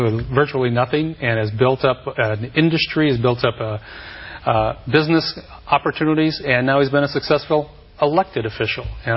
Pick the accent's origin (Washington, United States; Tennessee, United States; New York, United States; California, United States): California, United States; Long Beach; Still my hometown, yeah.